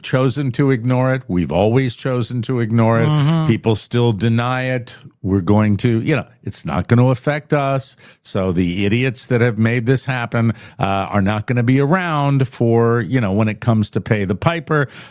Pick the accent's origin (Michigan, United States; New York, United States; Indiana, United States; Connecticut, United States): Connecticut, United States; I come from New England, where now everybody has air conditioners. We didn't have them when I grew up. I was in southern Connecticut, too.